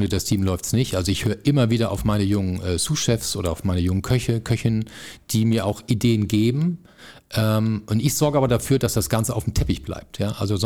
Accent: Electoral Palatinate (Kurpfalz), Germany; now in Hamburg, Germany; Also ich bin im Herzen bin ich zwar Kurpfälzer und wenn jetzt hier einer am Tisch sitzen würde, der Dialekt spricht, ich würde sofort in meinen Dialekt zurückfallen. Also im Herzen bin ich Kurpfälzer, aber ich liebe Hamburg, ich bin in Hamburg zu Hause

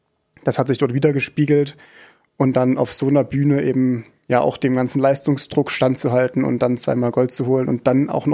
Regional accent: Weimar, Thuringia, Germany; born there; ich bin 24 Jahre alt, ich komme gebürtig aus Weimar

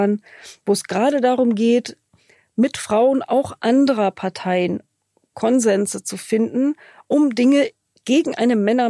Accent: East Germany, Germany; Zum Beispiel bin ich Ossi

